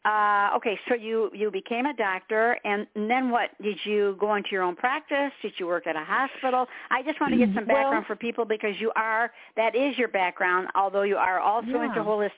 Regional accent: Michigan, United States; accent: Michigan; now in South Carolina, United States; Well, I'm from Michigan, and I'm in South Carolina, and people will say, I get that Michigan accent

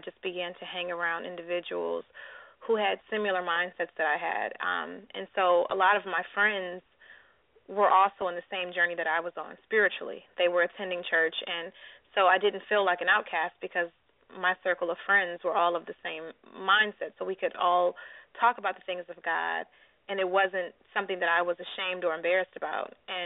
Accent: Detroit, Michigan, United States; because I grew up in Detroit and I lived definitely in the inner city and went to Detroit public schools

